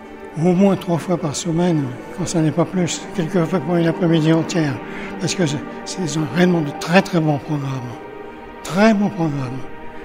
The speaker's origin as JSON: {"language": "French", "town": "Paris", "region": "Île-de-France", "country": "France", "lives_now": "Brussels, Belgium", "said": "je suis parisien. Je suis parisien, donc j'habite Bruxelles quand même depuis longtemps."}